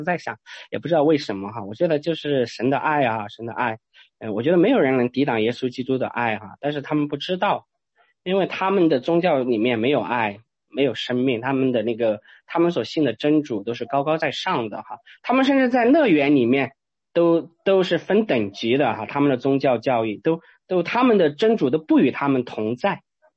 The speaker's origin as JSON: {"language": "Chinese", "country": "China", "said": "因为我们中国人是喝热水嘛"}